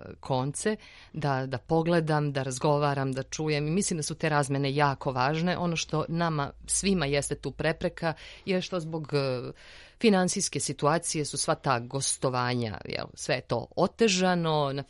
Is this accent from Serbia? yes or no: no; Bosnia & Herzegovina; born there; Moje nasleđe jeste bosansko. Ja sam rođena u Bosni i ja sam milje, razne milje gledala, uz njih odrastala, pamtila.